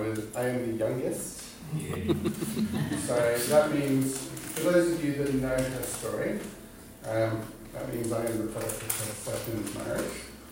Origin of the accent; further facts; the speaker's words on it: Wilmington, London, United Kingdom; also born or lived in Erith; I grew up in Wilmington, so I'm a local, and then later in Erith.